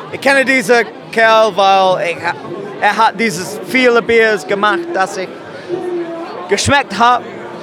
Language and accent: German; England, United Kingdom; German is a second language; Ich komme aus England.